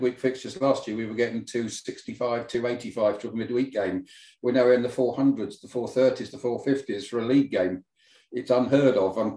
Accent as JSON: {"language": "English", "region": "Wales", "country": "United Kingdom", "said": "As a Welshman"}